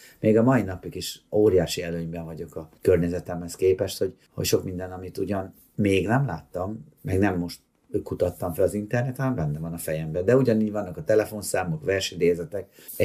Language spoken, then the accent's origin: Hungarian; Szeged, Csongrád-Csanád, Hungary; én 80-as években nőttem fel, sőt a 70-es években igazán Szegeden